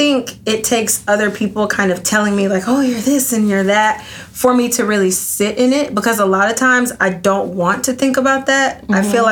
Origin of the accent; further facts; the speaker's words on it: Atlanta, Georgia, United States; And so I moved from Athens to Atlanta, which I'm originally from, and got an apartment